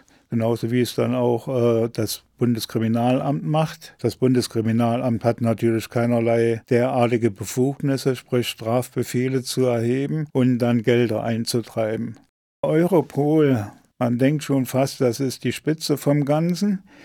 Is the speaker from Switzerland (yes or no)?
yes; Switzerland; ich kann mir hier in Deutschland auch als Schweizer einen Telefonanschluss anmelden und switche den dann so um, dass bei mir in der Schweiz das Telefon klingelt.